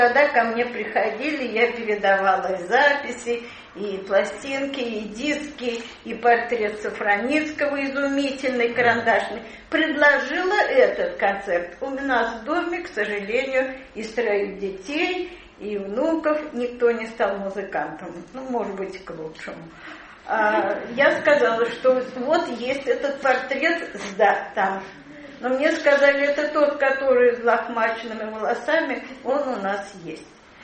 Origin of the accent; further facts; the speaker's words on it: Leningrad, Saint Petersburg, Russia; moved away as an adult; я ленинградка, я приехала только сюда, так сказать, замуж вышла